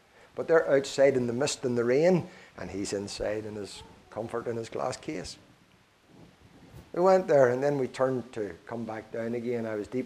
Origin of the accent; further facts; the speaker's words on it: Northern Ireland, United Kingdom; Most of you know I'm from Ireland, North Ireland. I'm British Irish, but I'm still Irish and still British